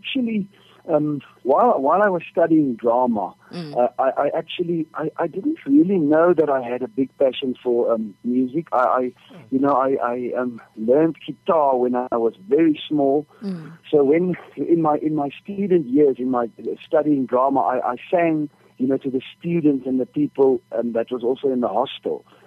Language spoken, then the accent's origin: English; Free State, South Africa; also born or lived in Cape Town / Pretoria; You know, I grew up in the Free State, but at that time, we were actually living in the Strand in Cape Town.